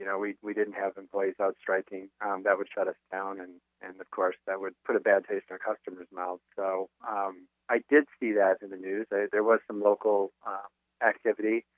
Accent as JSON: {"language": "English", "town": "Detroit", "region": "Michigan", "country": "United States", "said": "We're all Detroiters. Most of us are born and raised in Detroit."}